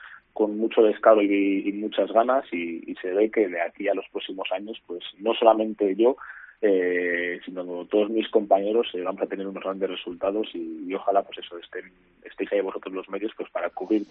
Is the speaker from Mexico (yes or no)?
no; Astudillo, Castile and León, Spain; me siento siempre orgulloso de decir que soy palentino, pero que soy palentino de Astudillo, que son donde viven mis raíces